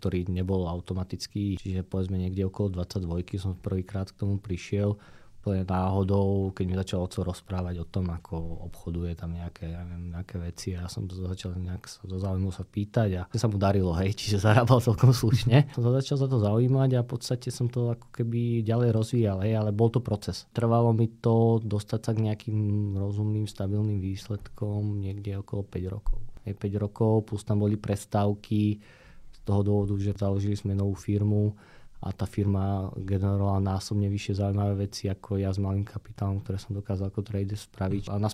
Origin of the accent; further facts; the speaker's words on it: Žilina Region, Slovakia; Som chalán z Oravy, ak to poviem takto vždycky naľahko.